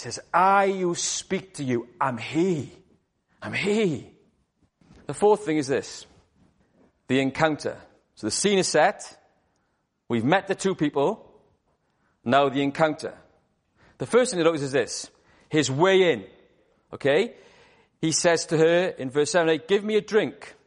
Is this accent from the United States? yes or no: no; Wales, United Kingdom; now in London, United Kingdom; As a Welshman, I find that very hard that people are obsessed with water because all we have in Wales is water.